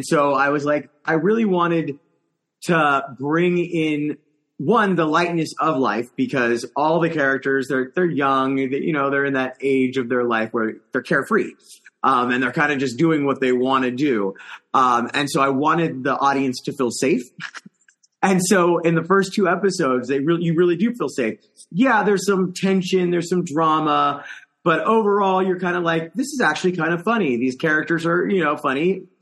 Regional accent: California, United States; I grew up in the East Bay in California, so San Francisco area.

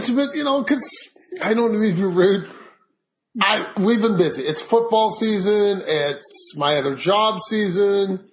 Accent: Canada; I'm a Canadian, so I'm polite to everybody.

